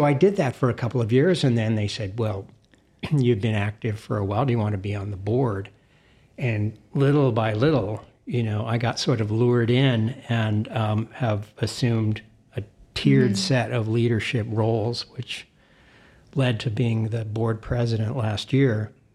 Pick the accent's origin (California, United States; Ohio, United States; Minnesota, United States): California, United States; but I grew up in the Bay Area, and from an early age, I became familiar with Eichler homes through my parents